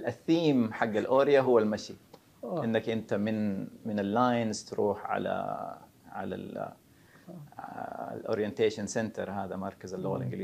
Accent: Jeddah, Makkah Province, Saudi Arabia; المرحلة أو المحور الأول هو أني انتقلت طبعا من جدة إلى الظهران

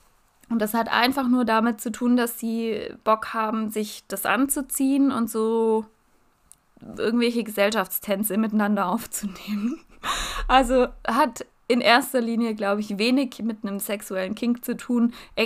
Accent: Baden-Württemberg, Germany; accent: Swabian; Oh, sorry, ich rede hardcore Schwäbisch. Ich bemühe mich, ich merke es gerade selber, aber ich bemühe mich jetzt wieder.

